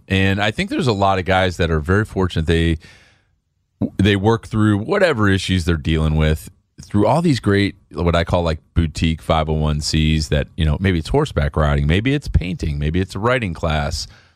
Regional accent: Chicago, Illinois, United States; The coldest I've ever been. And I grew up in Chicago.

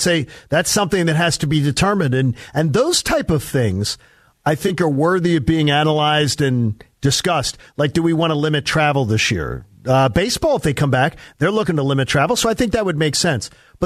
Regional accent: Broomall, Pennsylvania, United States; There is a rehabilitation center for the elderly on the street I grew up on in Broomall, Pennsylvania.

